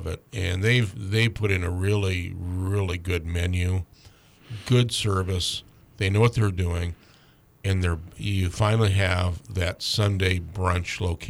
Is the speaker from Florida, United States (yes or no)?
no; Alaska, United States; You know, I'm an American Alaskan.